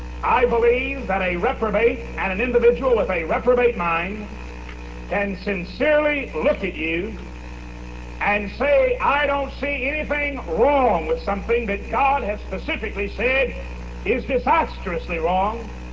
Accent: Texas, United States; I'm from Texas, and sometimes we Texans are critical of anything that's not from Texas.

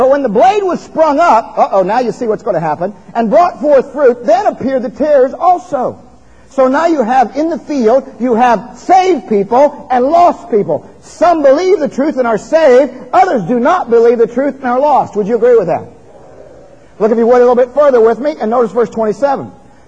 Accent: Ohio, United States; I grew up in Ohio. I grew up in a farming community. I worked out on the farms.

